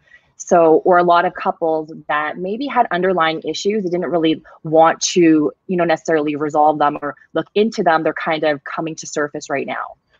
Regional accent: Canada; I'm Canadian.

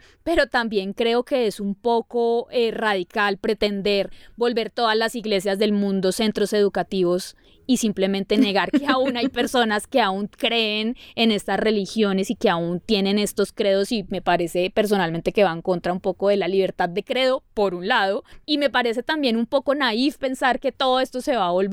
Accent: Colombia; sigue siendo esencial a nuestra construcción de identidad como colombianos

